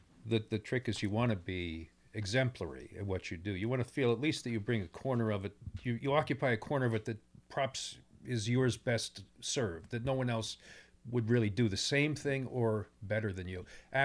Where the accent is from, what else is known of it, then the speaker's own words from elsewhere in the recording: Pennsylvania, United States; also born or lived in New Jersey; Yeah, I grew up in Pennsylvania and notably New Jersey.